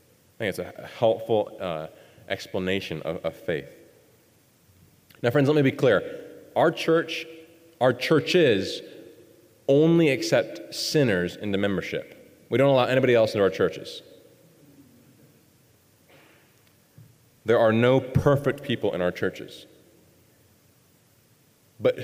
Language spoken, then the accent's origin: English; Milford, Nebraska, United States; And the interesting thing about my hometown was when I was growing up, I thought everybody was Christians. We had 2,000 people in our hometown.